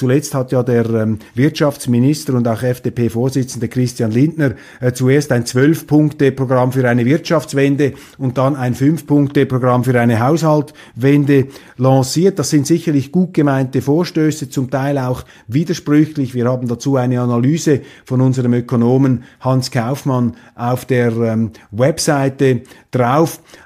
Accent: Switzerland; Und ich bin als Schweizer kein Imperialist.

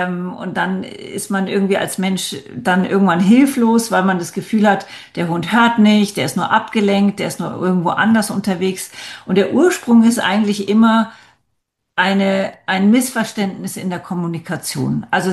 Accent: Kenya; ich selber bin aufgewachsen in Kenia. Das ist Ostafrika.

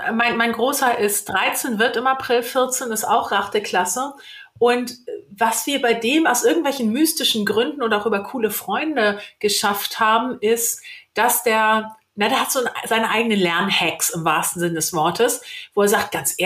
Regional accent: Hamburg, Germany; als Hamburger weiß man ja, das Wetter ist gut, wenn der Regen warm ist.

